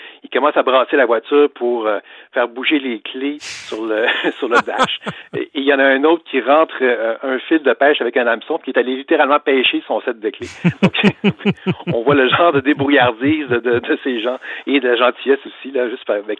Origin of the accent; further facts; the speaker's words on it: Quebec, Canada; je me sens à la fois chez moi au Québec